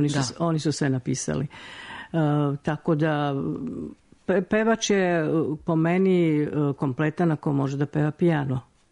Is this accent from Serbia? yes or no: no; Podgorica, Montenegro; Moje detinjstvo u Podgorici, tadašnjem Titogradu. Imala sam 13 godina i učenica osnovne škole